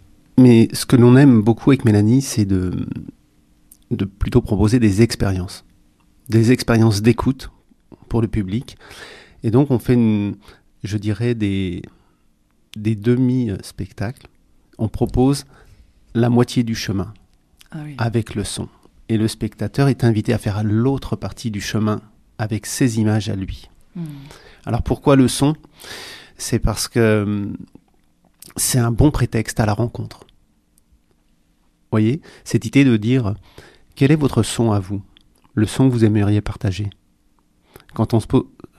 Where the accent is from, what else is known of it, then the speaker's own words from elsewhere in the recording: Brittany, France; Nous, on vient du Morbihan.